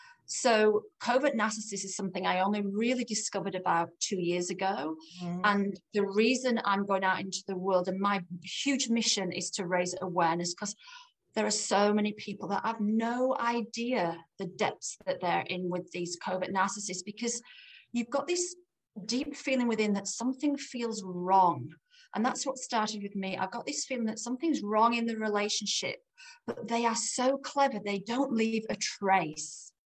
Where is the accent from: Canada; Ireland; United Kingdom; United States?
United Kingdom; Yorkshire and the Humber; moved away as an adult; now in Australia; I am English, originally from the Yorkshire, the north of England, and I came to Australia about 20 years ago for a better life